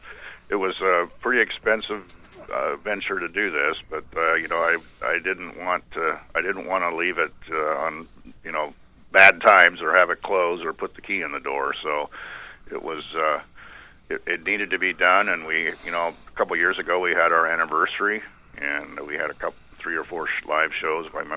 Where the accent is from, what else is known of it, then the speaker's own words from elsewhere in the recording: Story City, Iowa, United States; You know, I've been born and raised in Story City. I love Story City, and so it was a no-brainer to do this.